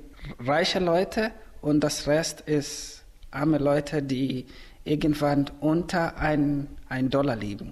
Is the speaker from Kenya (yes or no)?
yes; Kenya; German is a second language; now in Germany; dieser Moment hat an meine Heimat erinnert, als wir Fußball gespielt hatten.